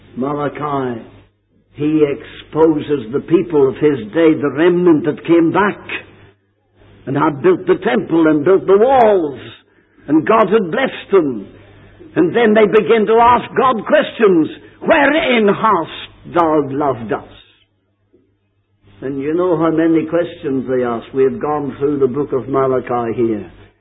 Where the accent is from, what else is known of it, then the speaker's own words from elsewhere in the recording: Northern Ireland, United Kingdom; We go across the water to London and we say we come from Ulster, and the people look at you as if you were a queer case.